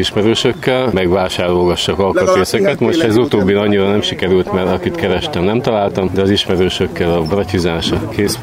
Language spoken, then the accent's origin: Hungarian; Miskolc, Borsod-Abaúj-Zemplén, Hungary; Én miskolci vagyok, és most éppen Budapestről érkeztem ide 60-ba a Rádióamatőr találkozóra.